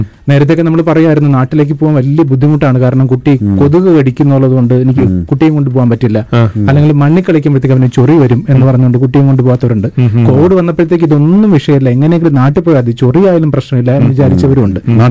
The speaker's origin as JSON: {"language": "Malayalam", "region": "Dubai", "country": "United Arab Emirates", "tie": "born or raised there", "also_born_or_lived": "Kerala, India", "moved": "yes", "lives_now": "India", "said": "ഞാൻ ജനിച്ചത് കേരളത്തിലാണെങ്കിലും വളർന്നത് ദുബായിലാണ്. 7-ാം ക്ലാസ് വരെ അവിടെയാണ് പഠിച്ചത്. കഴിഞ്ഞ 2 വർഷമായിട്ട് നാട്ടിൽ വന്നിട്ട്"}